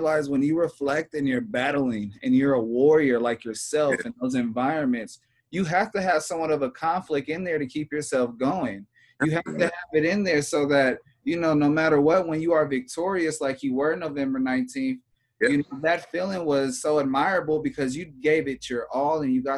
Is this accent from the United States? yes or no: yes; California, United States; See, personally, I got cauliflower ear. I'm from California.